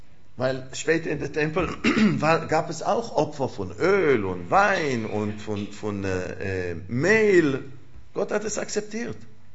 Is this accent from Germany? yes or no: no; Israel; German is a second language; Aber ich komme aus Israel